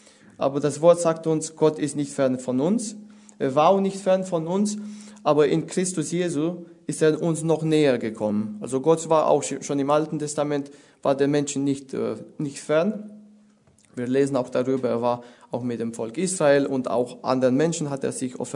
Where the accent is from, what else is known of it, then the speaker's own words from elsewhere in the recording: Romania; German is a second language; now in Germany; Also ich komme ja aus Rumänien, ich habe schon dort einige Jahre gelebt, auch hier in Deutschland.